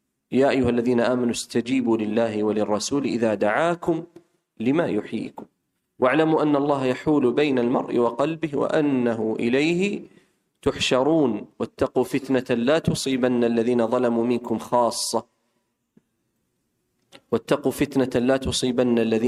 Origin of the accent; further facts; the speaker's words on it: Saudi Arabia; اللهم اجعل بلادنا المملكة العربية السعودية آمنة مطمئنة رخاء سخاء